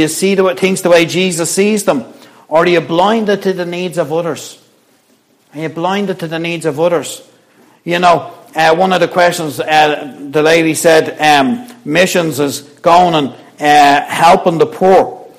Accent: Ireland; I know we're Irish, but we're not going to start any trouble in the church today.

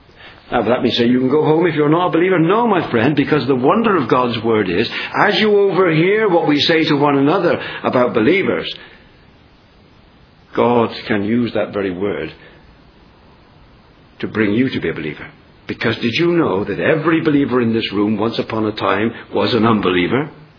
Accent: England, United Kingdom; I'm English.

